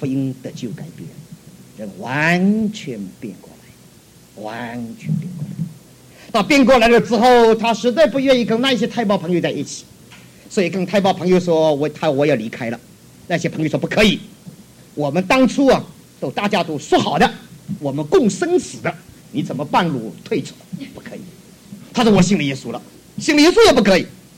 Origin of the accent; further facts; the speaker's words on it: Taiwan; 你我从台湾来就知道，我不知道香港的观点怎么样